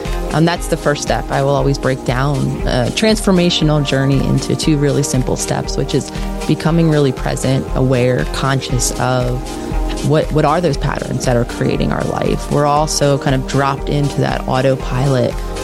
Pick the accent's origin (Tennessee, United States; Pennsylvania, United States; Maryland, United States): Pennsylvania, United States; Philadelphia; I had made the decision to live in my hometown, which was Philadelphia at the time.